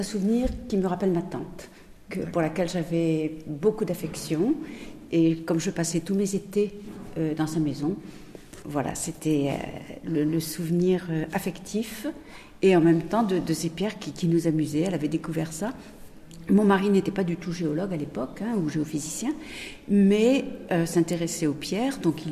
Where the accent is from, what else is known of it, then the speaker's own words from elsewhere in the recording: Nieul, Nouvelle-Aquitaine, France; born there; also born or lived in United States / Canada / Morocco / Tunisia; now in Saintes, France; Moi, je suis née à Nieul et je suis revenue à Saintes en 2004. J'ai vécu aux États-Unis, j'ai vécu au Canada, au Maroc, en Tunisie, en Israël.